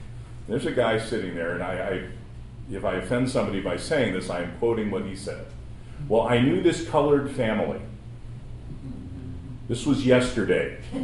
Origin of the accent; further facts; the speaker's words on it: Los Angeles, California, United States; I'm from Los Angeles, born and raised, and I've got a weird career path.